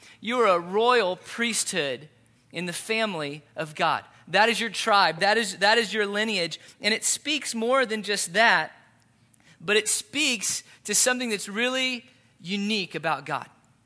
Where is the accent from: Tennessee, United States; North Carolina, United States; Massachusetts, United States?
Massachusetts, United States; Boston; Like, we came from Boston and Red Sox Nation was huge.